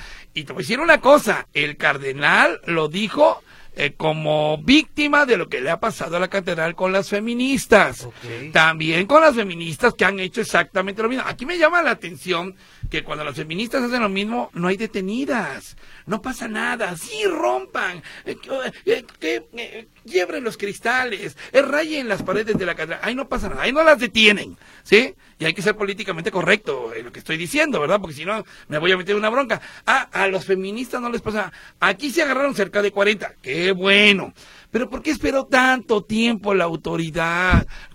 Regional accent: Veracruz, Mexico; yo soy del centro, yo soy de Veracruz.

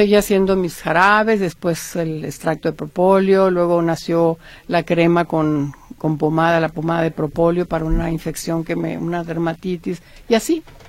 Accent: Sonora, Mexico; now in Guadalajara, Mexico; soy sonorense, a mucho orgullo, tapatía por adopción, encantada de la vida también.

